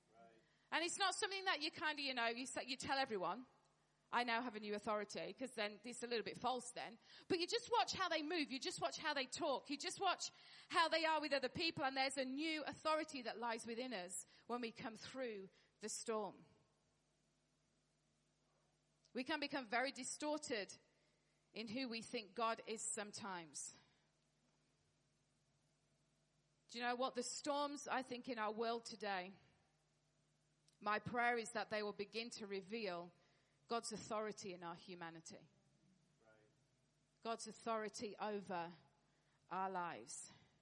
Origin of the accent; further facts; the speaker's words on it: United Kingdom; And being British, sometimes hard.